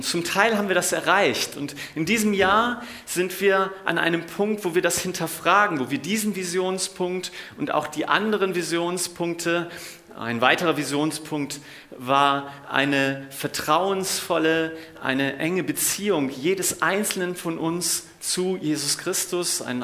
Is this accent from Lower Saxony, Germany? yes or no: no; Weinstadt, Baden-Württemberg, Germany; also born or lived in Unna; Und also ich bin geboren in Unna in Westfalen und ich habe gesagt, einmal Westfale, immer Westfale. Aber aufgewachsen bin ich im Stuttgarter Raum und der Ort, in dem ich aufgewachsen bin, hieß Weinstadt.